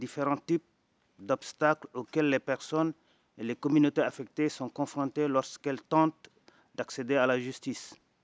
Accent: Senegal; je suis du Sénégal.

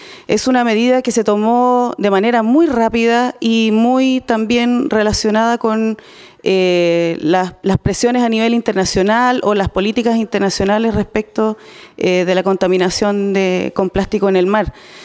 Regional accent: Chile; Yo vengo de Chile

